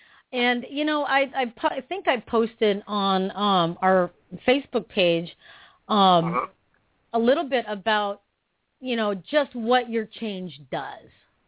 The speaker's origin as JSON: {"language": "English", "country": "Philippines", "said": "I just want to take the time to say to everyone, being Filipino, I want to take the time and say thank you so much"}